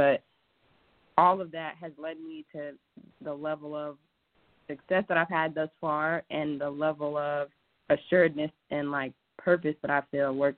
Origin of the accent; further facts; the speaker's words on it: New Jersey, United States; now in Ohio, United States; Like, I'm from New Jersey, right? I'm not going to lie to you. I never really imagined being in Ohio.